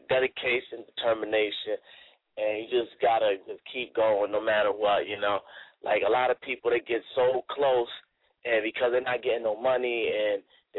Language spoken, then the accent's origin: English; Connecticut, United States; So I'm from Connecticut. He took me from CT out to NY, and we started recording out there.